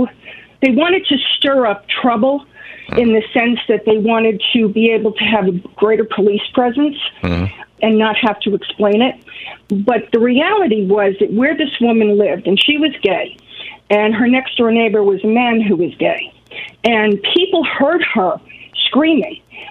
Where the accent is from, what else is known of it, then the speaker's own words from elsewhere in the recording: New York City, New York, United States; I grew up in Queens. And I have to say that what happened with her story was that New York really took a black eye because the whole world thought we were just a heartless bunch of people.